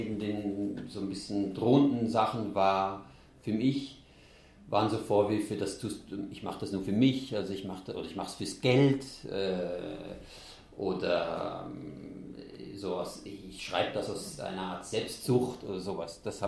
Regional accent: Switzerland; meine Großteil meiner Familie befindet sich so im Raum zwischen Wien und Budapest und wir sind ja eben in der Schweiz aufgewachsen.

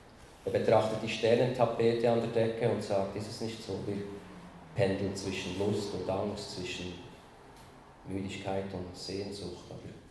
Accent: Bern, Switzerland; In Bern, da wo ich herkomme, habe ich mich lange über das neue Müllreglement aufgeregt.

